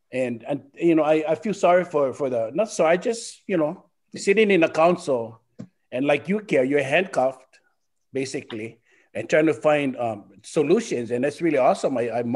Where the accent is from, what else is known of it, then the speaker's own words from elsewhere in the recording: Kahakaloa, Hawaii, United States; We were raised here in Kahakaloa and in this area. So many of our kupuna were buried here